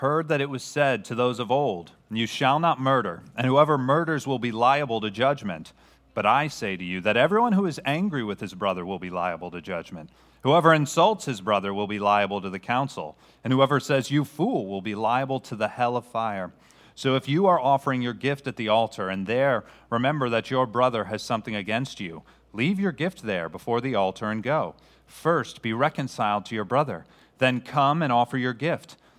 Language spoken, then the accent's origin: English; Connecticut, United States; also born or lived in Birmingham, Alabama / Charlotte, North Carolina; So I grew up in Connecticut, but spent 9 years of my adult life below the Mason-Dixon. Spent 5 years in Birmingham, Alabama, 4 years in Charlotte, North Carolina.